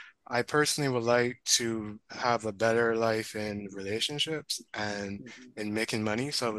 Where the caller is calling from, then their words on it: Barbados; I'm calling in from Barbados.